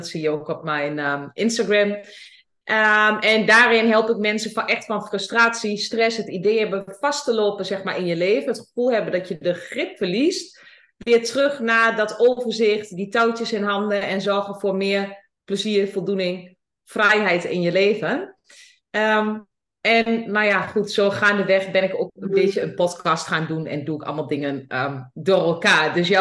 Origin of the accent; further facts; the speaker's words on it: Overijssel, Netherlands; accent: Twente; oh god, mijn accent, mijn Twentse accent.